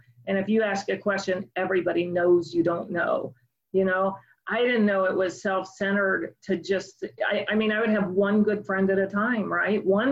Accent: Oxford, Ohio, United States; also born or lived in Northern California; I grew up in Oxford, Ohio, that was my first resentment because I was born in Northern California. And so I really, you know, thought I should be in Northern California.

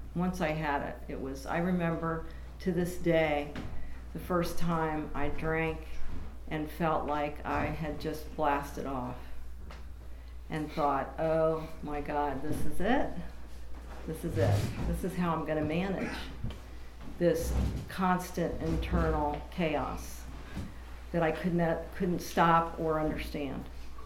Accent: Washington, District of Columbia, United States; I couldn't find my way out of Washington, D.C., in my hometown.

